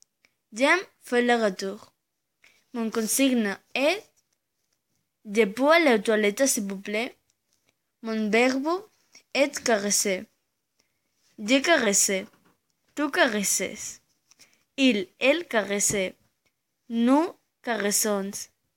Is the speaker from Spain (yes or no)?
yes; Cornellà, Catalonia, Spain; French is a second language; J'ai 3 ans. Je suis espagnole. J'ai habité en Cornellà.